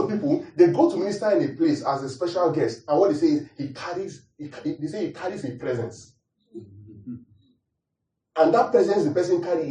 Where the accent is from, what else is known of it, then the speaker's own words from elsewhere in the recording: Edinburgh, Scotland, United Kingdom; I said, I'm from Edinburgh, Scotland.